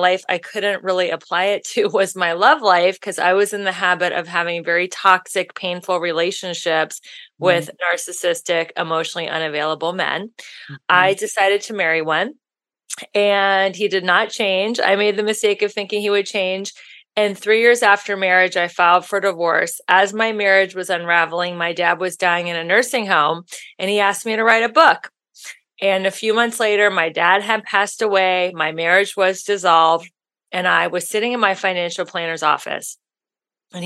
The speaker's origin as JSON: {"language": "English", "region": "Ohio", "country": "United States", "lives_now": "Los Angeles, United States", "said": "And I'm from Ohio. I'm in a big city like LA."}